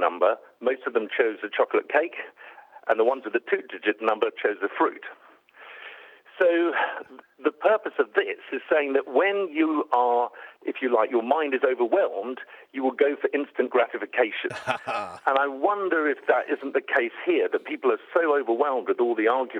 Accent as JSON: {"language": "English", "country": "United Kingdom", "said": "So we have a role as a European. We have a role as being British, and we have a role about being ourselves."}